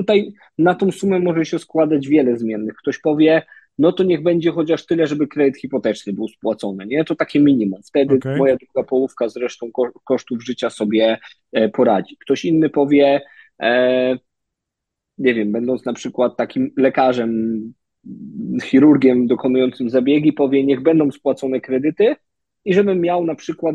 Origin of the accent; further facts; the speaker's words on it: Pomeranian Voivodeship, Poland; ja akurat jestem z Trójmiasta